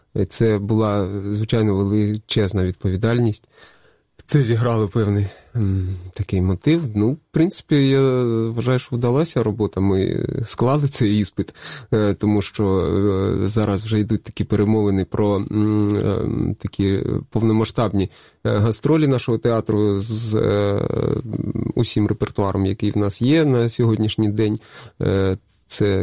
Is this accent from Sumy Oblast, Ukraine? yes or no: no; Luhansk, Luhansk Oblast, Ukraine; moved away as an adult; Я сам з Луганська, так, я проживав в Луганську, виїхав в липні 14-го з родиною, от, трошки було таке, що поїздив, я і в Чернівцях був, і в Черкасах працював рік в театрі.